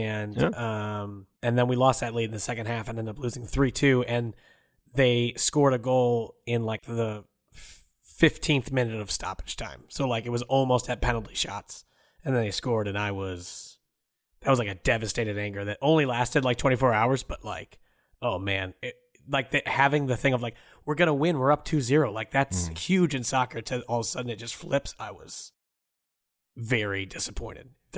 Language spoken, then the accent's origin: English; United States; I can't be because I'm American, but.